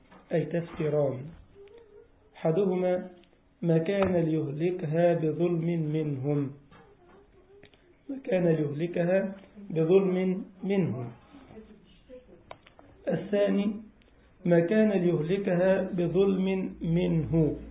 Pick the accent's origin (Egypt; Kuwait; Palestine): Egypt; كان عندنا في مصر يقول لك إيه جايب لنا كحك العيد هو كان قديم واحنا صغيرين